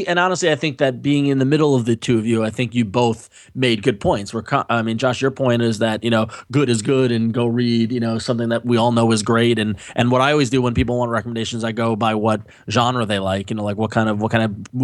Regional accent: Long Island, New York, United States; I said, oh, I'm from Long Island. They're like, oh, but you don't sound like you're from Long Island.

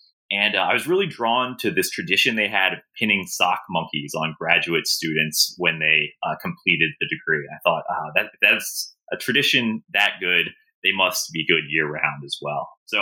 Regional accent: Baltimore, Maryland, United States; born there; That's correct. I was born in Baltimore, Johns Hopkins.

